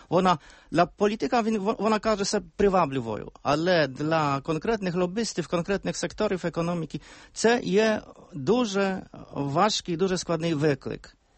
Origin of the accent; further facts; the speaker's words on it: Poland; Я хочу сказати, як ми, поляки, бачимо перспективу європейського східного партнерства.